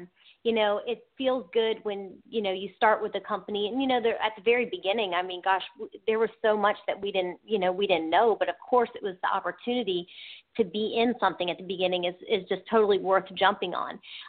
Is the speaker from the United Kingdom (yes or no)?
no; Ohio, United States; Well, my family, we're from Ohio. I grew up in Ohio